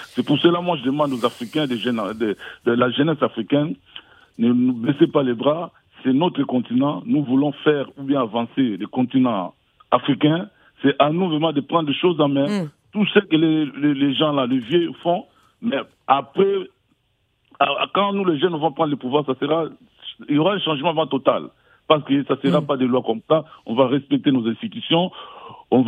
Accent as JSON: {"language": "French", "country": "DR Congo", "said": "même chez nous au Congo Kinshasa."}